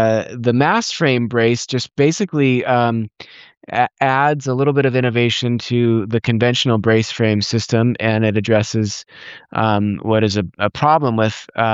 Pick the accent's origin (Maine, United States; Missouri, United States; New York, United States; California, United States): California, United States; Lodi; now in Berkeley, United States; I grew up in Lodi in the Valley in California and went to Berkeley for my undergrad and master's